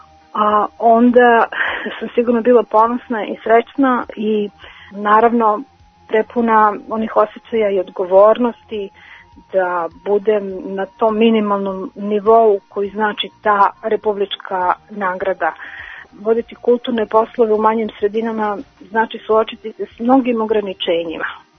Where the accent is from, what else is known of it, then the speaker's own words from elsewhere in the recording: Kladovo, Bor District, Serbia; Ja sam iz Kladova i ceo svoj životni vek, 32 godine, posvetila sam radu u ustanovi kulture. Kladovo je malo mesto na istoku Srbije